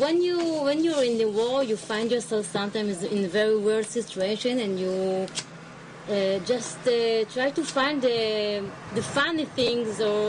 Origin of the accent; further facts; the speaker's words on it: Petah Tikva, Central District, Israel; English is a second language; I grew up in Petah Tikva, which is a city more quiet near Tel Aviv.